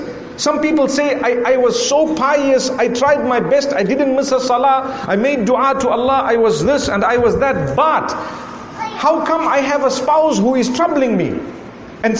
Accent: Zimbabwe; I come from Zimbabwe, you can hear my accent.

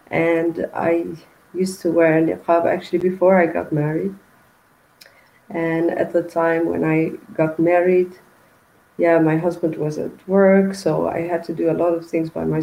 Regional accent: Netherlands; I'm from the Netherlands, yes.

